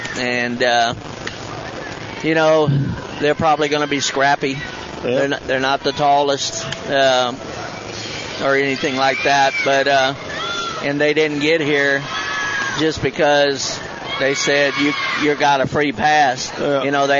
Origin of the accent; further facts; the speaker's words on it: Burton, West Midlands, United Kingdom; I am from Burton